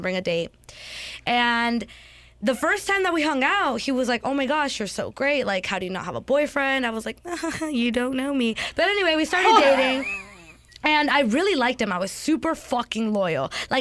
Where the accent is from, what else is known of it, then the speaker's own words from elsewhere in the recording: California, United States; Because I'm from the Bay. When we dance, we really dance.